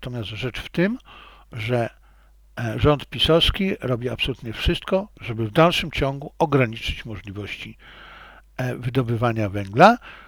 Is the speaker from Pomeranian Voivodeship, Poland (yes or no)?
no; Silesian Voivodeship, Poland; born or raised there